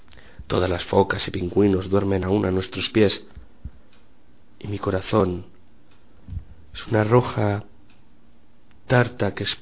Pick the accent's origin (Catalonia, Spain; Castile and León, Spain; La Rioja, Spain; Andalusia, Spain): La Rioja, Spain; Logroño; born there; yo nací en Logroño, ¿no? O sea, una ciudad de las Castillas viejas, porque se emancipó relativamente tarde de Castilla, al lado de un río. O sea que yo, digamos que yo no tengo ni la más remota idea del mar, vamos, no, nunca he crecido en él